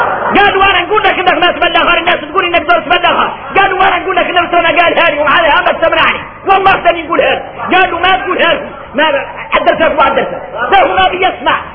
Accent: Mauritania; وعادوا احنا موريتاني يجي الواحد منا ساجد

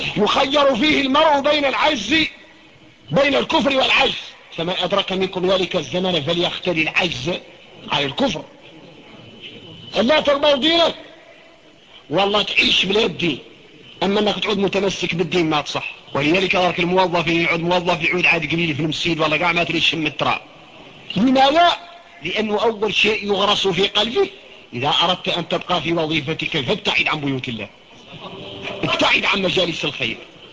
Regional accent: Mauritania; احنا موريتاني الدعوة اللي مبلولة يعملها شوي

